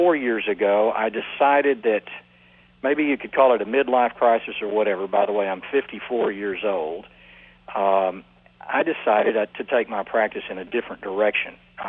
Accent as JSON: {"language": "English", "town": "Huntsville", "region": "Texas", "country": "United States", "tie": "born or raised there", "said": "Yeah, born and raised in Texas. And I went to high school in Huntsville, Texas, which is an hour north of Houston."}